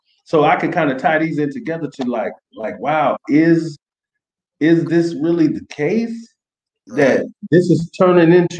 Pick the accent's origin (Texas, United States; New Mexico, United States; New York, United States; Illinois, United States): Illinois, United States; Chicago; And it's a big difference from Chicago, because that's, you know, I'm from Chicago.